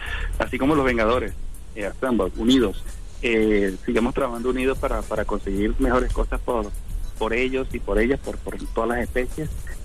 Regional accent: Zulia, Venezuela; No, yo soy zuliano nacionalista.

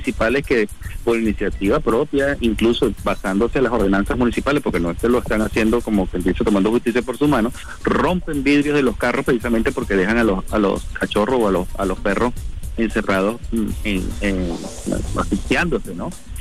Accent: Venezuela; el deber de nosotros como venezolanos proteger la biodiversidad del mundo.

